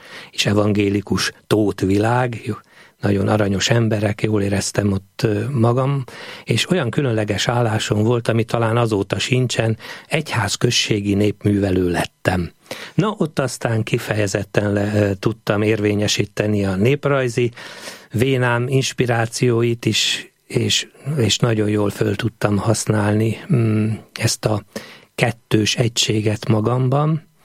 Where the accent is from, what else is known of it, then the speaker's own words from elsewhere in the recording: Sopron, Győr-Moson-Sopron, Hungary; now in Zamárdi, Hungary; 1999-ben már nagyon visszavágyottam a Dunántúlra, mert soproni vagyok.